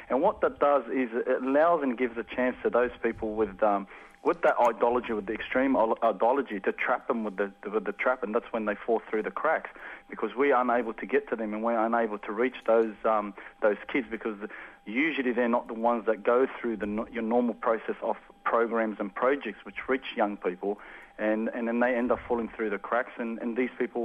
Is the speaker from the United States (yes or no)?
no; Australia; we also need to hold ourselves responsible as an Australian society and as an Australian community that cares about one another